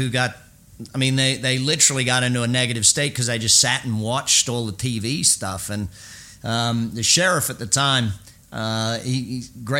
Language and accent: English; Australia; now in United States; You know, growing up in Australia